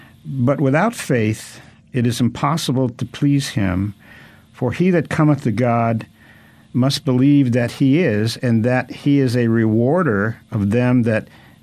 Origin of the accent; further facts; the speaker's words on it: Brooklyn, New York, United States; born there; now in Los Angeles, United States; I've lived in Los Angeles, the Los Angeles area. I was born in Brooklyn.